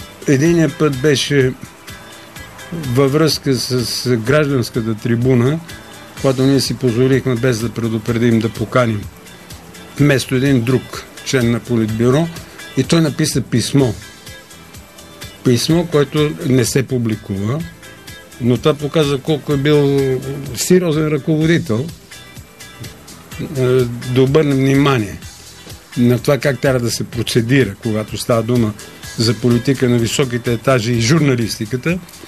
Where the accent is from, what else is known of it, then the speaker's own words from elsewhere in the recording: Sofia, Sofia City, Bulgaria; Защото аз съм софиянец.